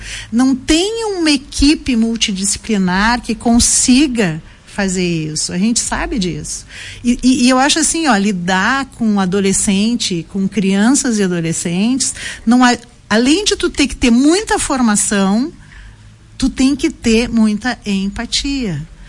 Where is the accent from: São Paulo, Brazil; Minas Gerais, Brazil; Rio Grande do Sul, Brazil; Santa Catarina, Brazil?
Rio Grande do Sul, Brazil; Porto Alegre; eu sou porto-alegrense, eu sei que a gente é muito bairrista